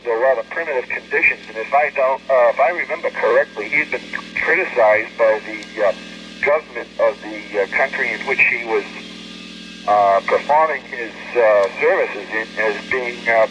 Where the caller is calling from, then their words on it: Massachusetts, United States; I can hear you very well, and this, I'm calling from Massachusetts.